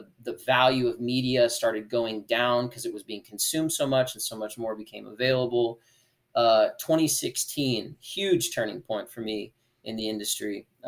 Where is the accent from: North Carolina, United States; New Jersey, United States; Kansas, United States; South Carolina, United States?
Kansas, United States; I grew up in Kansas. Like, I have like hard, strong conservative background, but I grew up in a super liberal industry.